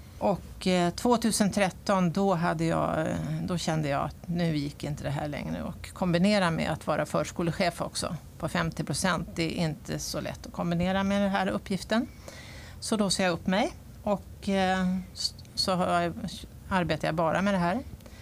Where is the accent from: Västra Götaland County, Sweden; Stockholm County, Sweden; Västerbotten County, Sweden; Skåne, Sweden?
Stockholm County, Sweden; Tyresö; born there; Ja, jag är ju född här i Tyresö på 50-talet.